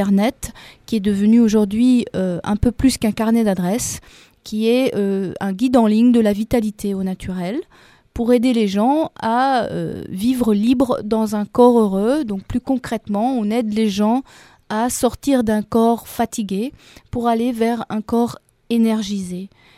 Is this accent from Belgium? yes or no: yes; Brussels, Brussels-Capital Region, Belgium; Donc, tous nos amis, nous sommes donc de Bruxelles, donc tous nos amis